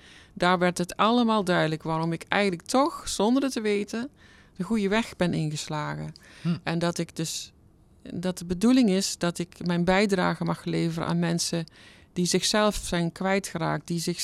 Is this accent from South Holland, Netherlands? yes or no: no; Vorstenbos, North Brabant, Netherlands; Ik kom van oorsprong uit Brabant. Uit Midden-Brabant, het hele kleine dorpje Vorstenbos tussen Udewegel. Mm-hmm. Daar heb ik de eerste 20 jaar van mijn leven doorgebracht. Gewoond en gewerkt.